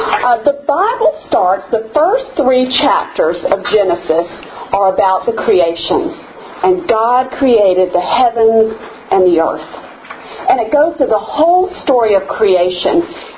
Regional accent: Alabama, United States; I'm from Alabama. I was raised by my help.

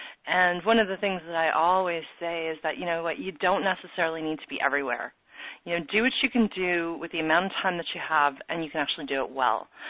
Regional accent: Ontario, Canada; Well, I was about to say that I was from Ontario originally

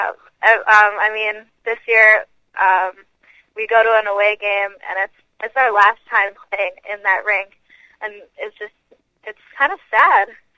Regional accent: Minnesota, United States; then we're going back to my home state, Minnesota, which I'm really excited for.

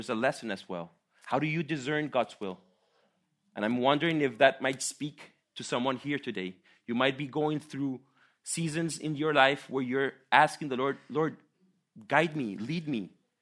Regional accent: Costa Rica; So all my kids and wife have the Swiss passport. Not myself. I come from the Swiss of Central America. That's how they call Costa Rica.

